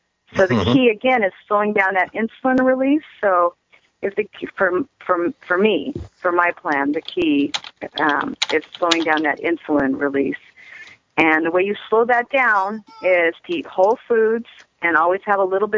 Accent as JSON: {"language": "English", "town": "Venice Beach", "region": "California", "country": "United States", "said": "I know that's kind of out there, and I know I'm from Venice Beach and all that."}